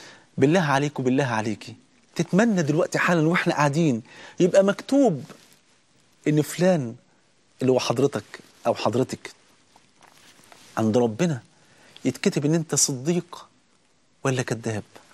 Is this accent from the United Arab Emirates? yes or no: no; Egypt; يا جماعة ده لسه من 3 أيام عندنا في مصر هنا